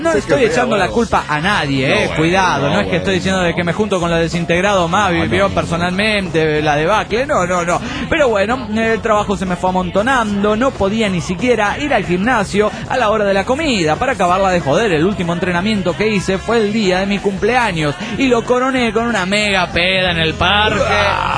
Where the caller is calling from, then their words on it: New York, United States; de New York.